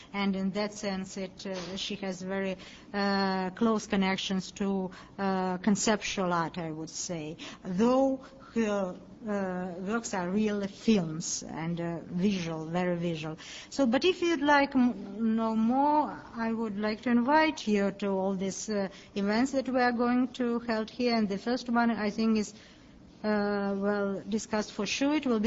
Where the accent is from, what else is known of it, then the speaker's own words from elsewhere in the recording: Moscow, Russia; English is a second language; I'm Russian curator, I'm from Moscow